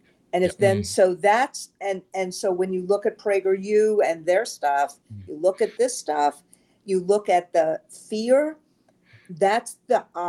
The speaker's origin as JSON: {"language": "English", "region": "New York", "country": "United States", "said": "I know Trump for a very long time because I'm a New Yorker."}